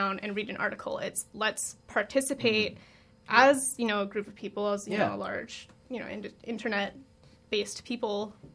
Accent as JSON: {"language": "English", "town": "Calgary", "region": "Alberta", "country": "Canada", "said": "I'm from Calgary"}